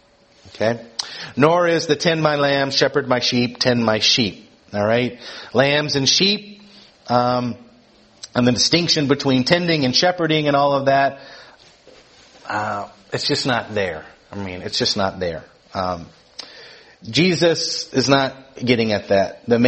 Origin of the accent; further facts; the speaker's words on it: Georgia, United States; accent: Southern; I don't sound Southern here because after going to school in St. Louis and studying in England and France and so forth and living in Kentucky and being ridiculed everywhere I went for my Southern accent, I don't have a Southern accent.